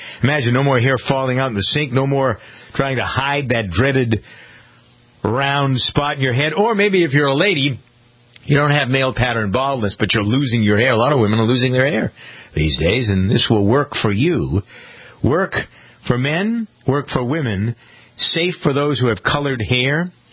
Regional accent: Boston, Massachusetts, United States; I do because I'm from Boston.

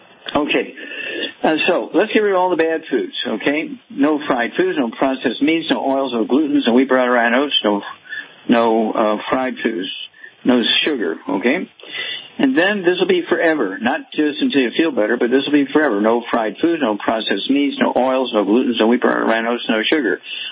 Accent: Missouri, United States; Okay, let's start out in Missouri, my home state.

